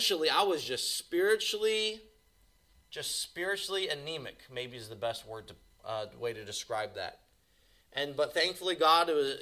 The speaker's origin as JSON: {"language": "English", "town": "Oklahoma City", "region": "Oklahoma", "country": "United States", "tie": "born there", "said": "I was born in Oklahoma City, off the Northwest Expressway at Baptist Hospital, amen."}